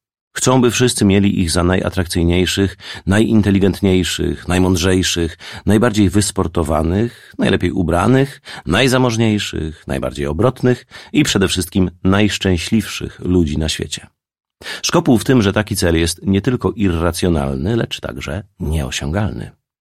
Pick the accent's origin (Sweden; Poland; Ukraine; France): Sweden; w samej Szwecji, skąd pochodzę, mieszka od 100 do 200 tysięcy narcyzów